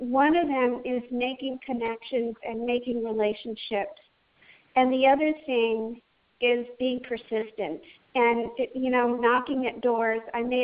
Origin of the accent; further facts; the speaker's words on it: Gainesville, Florida, United States; I'm from Gainesville, Florida.